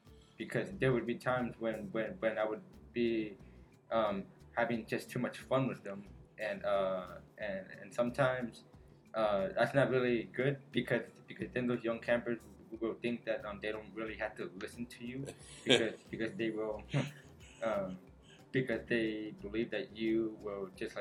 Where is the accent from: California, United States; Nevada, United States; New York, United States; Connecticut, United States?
California, United States; San Jose; I am from San Jose, California. This is my fifth time coming up here to camp.